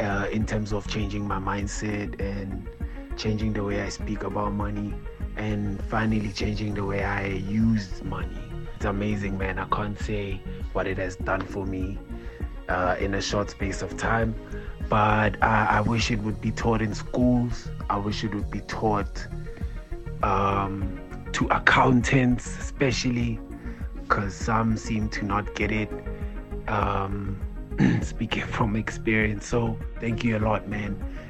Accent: Gauteng, South Africa; I'm also from the East Rand.

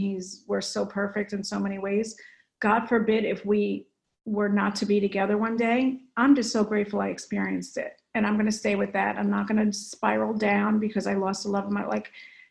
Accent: New Jersey, United States; I'm from North, yeah.

